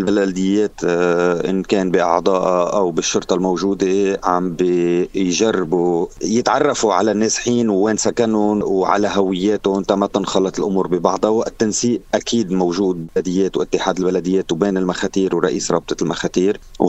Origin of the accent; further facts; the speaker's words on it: Lebanon; نحن عم نعطي مثيلة كلبنانية